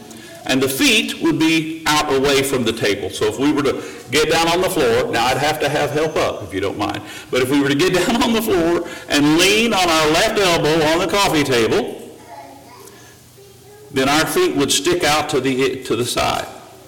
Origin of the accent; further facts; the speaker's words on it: Missouri, United States; accent: Missouri; I was fresh from Missouri, so I was learning Greek with an El Salvadorian accent and speaking it then in a Missouri accent.